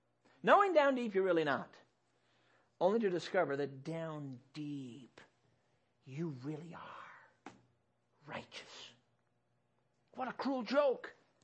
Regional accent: Chicago, Illinois, United States; now in Michigan, United States; And I grew up in Chicago, and so this is different for me.

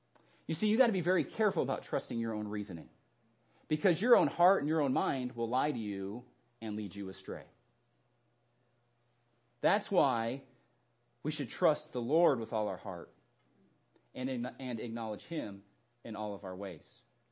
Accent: Arizona, United States; I grew up in Arizona.

